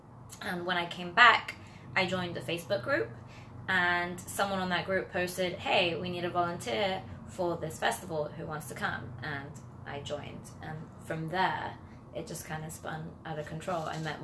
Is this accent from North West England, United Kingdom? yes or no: no; London, United Kingdom; I'm from England.